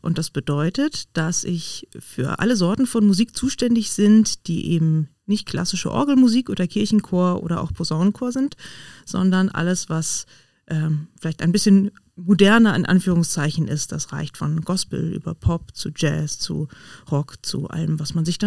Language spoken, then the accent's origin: German; Ganderkesee, Lower Saxony, Germany; Diaspora-Gemeinde, also ich bin in Ganderkesee aufgewachsen, wo ja die Katholiken auch eher in der Minderheit sind.